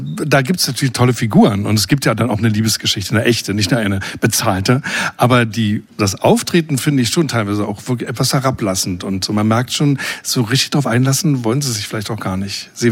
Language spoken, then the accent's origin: German; Germany; ich bin Ossi, ich komme aus der DDR, ich bin eigentlich so aufgewachsen wie ihr.